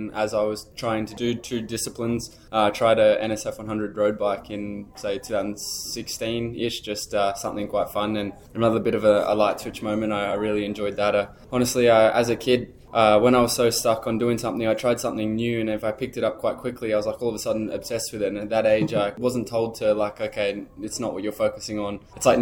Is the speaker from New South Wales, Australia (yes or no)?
yes; New South Wales, Australia; growing up in New South Wales, back home in Australia, a long way away from where we are now.